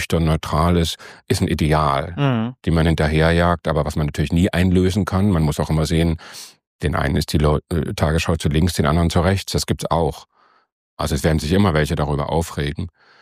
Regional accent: East Germany, Germany; ich bin in der DDR groß geworden

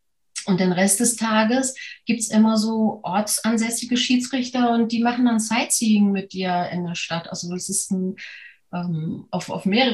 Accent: Vienna, Austria; born there; Ich bin eine gebürtige Wienerin, muss ich dazu sagen. Und nein, ich spreche hier kein Österreichisch. Das mache ich nur in Österreich.

